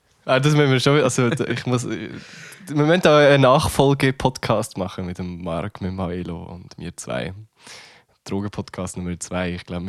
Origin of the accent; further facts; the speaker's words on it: Uri, Switzerland; aus meinem Kanton raus und oute mich dort wahrscheinlich auch wieder sehr ungern als Urner